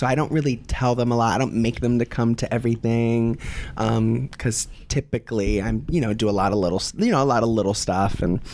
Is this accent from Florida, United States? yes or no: yes; Tampa Bay, Florida, United States; The whole family. I'm from Florida. Tampa Bay.